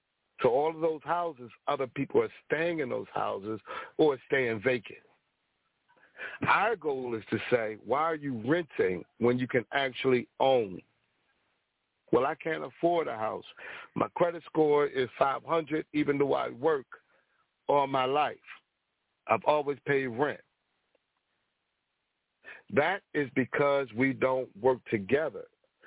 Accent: Baltimore, Maryland, United States; I'm from Baltimore, Maryland. Thank you so much for everybody for listening to me. Born and raised.

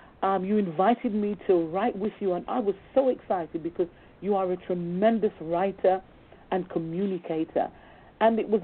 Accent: Jamaica; we went to Jamaica, my home country

